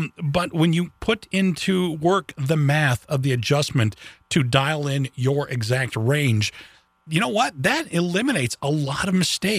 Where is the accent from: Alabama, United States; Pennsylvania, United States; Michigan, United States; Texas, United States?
Michigan, United States; look, I'm from Michigan.